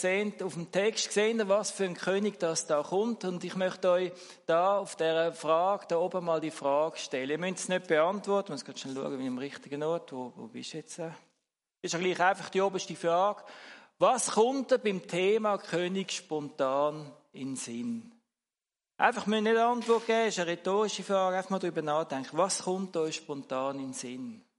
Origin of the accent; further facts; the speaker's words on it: Switzerland; Wir haben aber auch eine Geschichte natürlich als Schweizer, oder?